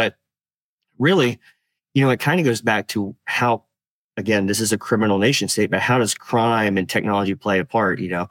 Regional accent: Tennessee, United States; I'm from Tennessee. I'm a hillbilly.

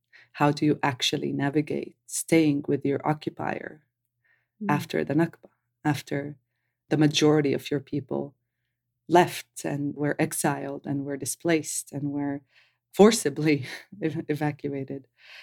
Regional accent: Mi'ilya, Northern District, Israel; I grew up in Ma'alia, which is a Palestinian village in the north near the Lebanese borders. Beautiful, beautiful place in the Western Galilee.

